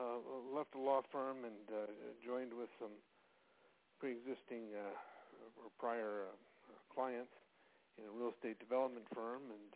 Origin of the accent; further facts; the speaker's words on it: Santa Cruz, California, United States; I recognized that in my hometown of, at the time, Santa Cruz, California, we were leaders